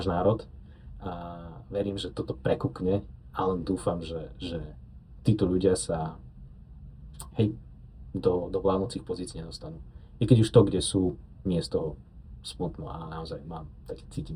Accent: Záhorce, Banská Bystrica Region, Slovakia; ja pochádzam z obce Záhorce, z okresu Veľký Krtíš, rurálna oblasť, áno, vidiek.

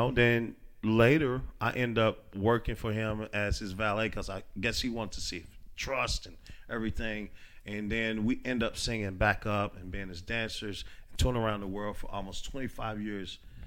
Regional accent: Knoxville, Tennessee, United States; And this guy named Jiffy from my hometown, too, of Knoxville, Tennessee, he was part of that deal, too.

